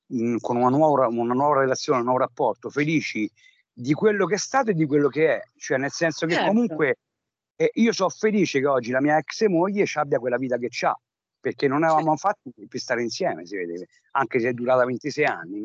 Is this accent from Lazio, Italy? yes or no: yes; Viterbo, Lazio, Italy; io sono di origini laziali, sono di Viterbo e noi ci abbiamo le doppie, purtroppo, invece in Toscana tutti con la G